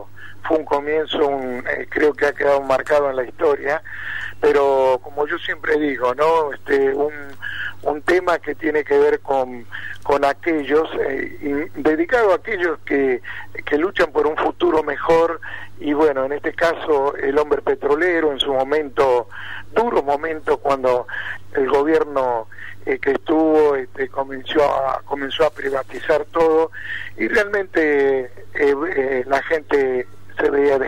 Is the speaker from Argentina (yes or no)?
yes; Cañadón, Patagonia, Argentina; porque el viento de mi tierra me ha enseñado a hacerlo así.